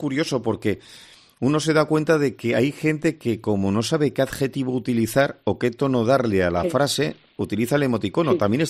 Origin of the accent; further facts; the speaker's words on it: Bilbao, Basque Country, Spain; Yo soy de Bilbao, soy vasco